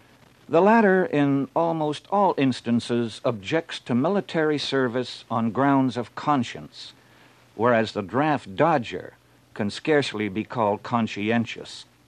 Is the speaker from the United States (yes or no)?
no; Canada; But the things I want changed as a Canadian, I will stay here and fight